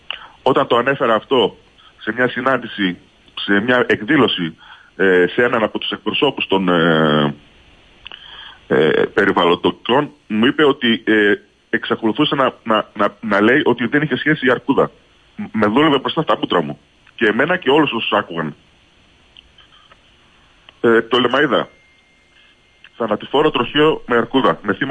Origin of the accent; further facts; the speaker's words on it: Pefko, Greece; Εγώ πηγαίνω στο χωριό, στο χωριό μου, στο Πέφκο, γιατί είναι καταγωγή μου από εκεί πέρα, σχεδόν 50 χρόνια.